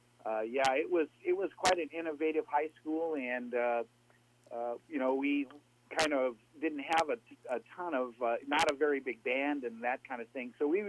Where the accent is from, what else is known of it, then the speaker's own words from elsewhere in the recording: Omaha, Nebraska, United States; I grew up in South Omaha. I'm a South Omaha guy